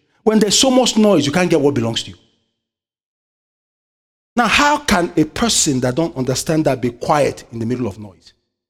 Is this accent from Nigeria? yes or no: yes; Nigeria; I have a friend in my high school. And then one day, secondary school, we call it where I grew up in Nigeria.